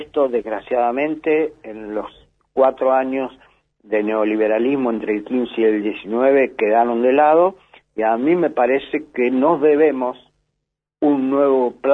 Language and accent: Spanish; Argentina; como argentinos, le agradecemos que nuestra radio nacional, que llega a todos los lugares más recónditos del país